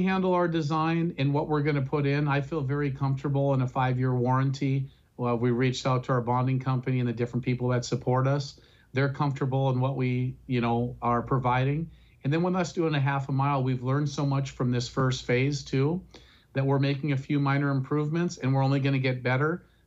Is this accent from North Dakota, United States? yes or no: yes; North Dakota, United States; we're from North Dakota. North Dakotans never give up.